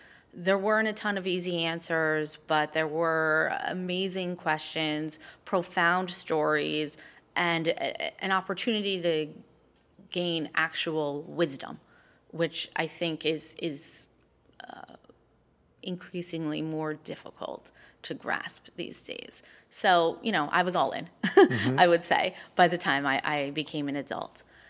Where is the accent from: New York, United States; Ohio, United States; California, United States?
New York, United States; A lot of that is because I'm a New Yorker. So in New York, I have this huge, amazing opportunity to be exposed to Jews that are like me and Jews that are not like me.